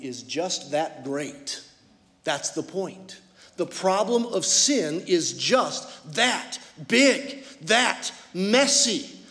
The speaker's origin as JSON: {"language": "English", "town": "Detroit", "region": "Michigan", "country": "United States", "said": "he's from Arkansas and I'm from Detroit."}